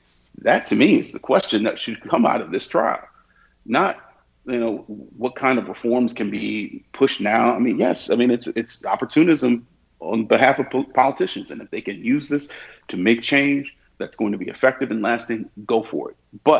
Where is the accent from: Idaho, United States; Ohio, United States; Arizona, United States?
Ohio, United States; now in Nashville, United States; Considering that I come from Ohio.